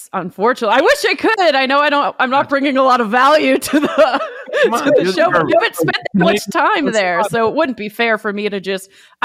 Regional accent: Vancouver, British Columbia, Canada; also born or lived in Toronto; because I'm from Vancouver and I lived in Toronto, so I didn't spend a lot of time in either place.

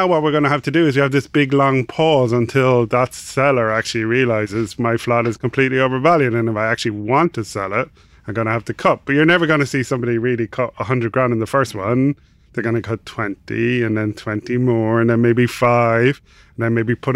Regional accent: Ireland; So I'm Irish, obviously from the accent.

